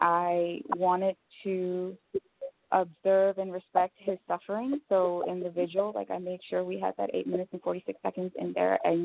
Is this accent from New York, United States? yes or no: yes; New York City, New York, United States; So I'm a transplant. I am originally from New York City, Spanish Harlem, 103rd in Lexington.